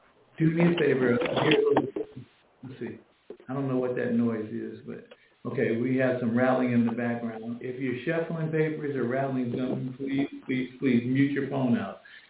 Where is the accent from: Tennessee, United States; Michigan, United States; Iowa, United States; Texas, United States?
Texas, United States; from Texas. That's where we're from. That's where my mom, my dad, grandparents, great-grandparents, we are all from Texas. I'm Texas too.